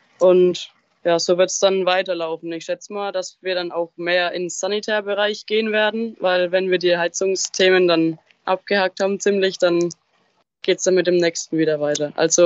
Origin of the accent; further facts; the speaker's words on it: Kitzingen, Bavaria, Germany; Ich komme aus Kitzingen und arbeite bei den Lichtkraft- und Wasserwerken dort.